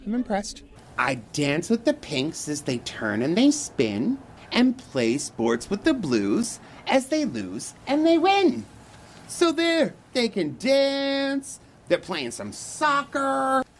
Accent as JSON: {"language": "English", "town": "Cape Breton", "region": "Nova Scotia", "country": "Canada", "lives_now": "Halifax, Canada", "said": "I'm a drag performer. I've been doing it for over 20 years, and I'm originally from Cape Breton, and now make home in Halifax."}